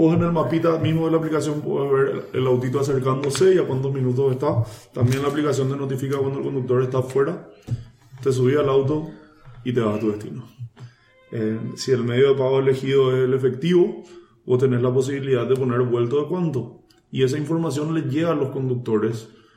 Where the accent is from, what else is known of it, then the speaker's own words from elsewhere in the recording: Asunción, Paraguay; como paraguayos, sí, y como asuncenos